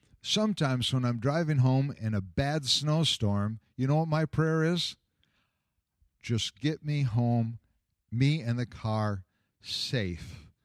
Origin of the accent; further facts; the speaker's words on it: United States; Well, I want to. I'm an American. I want to know why.